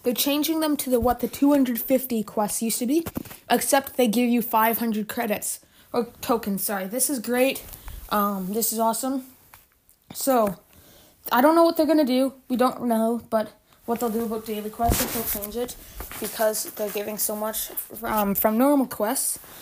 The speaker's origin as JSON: {"language": "English", "country": "Canada", "said": "and I'm Canadian, so that's like $150."}